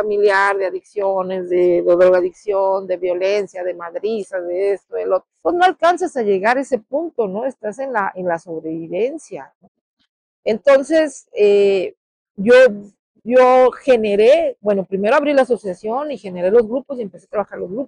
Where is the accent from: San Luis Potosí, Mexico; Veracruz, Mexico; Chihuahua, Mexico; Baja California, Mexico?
Baja California, Mexico; Tijuana; ahorita los que somos de Tijuana somos una especie rara.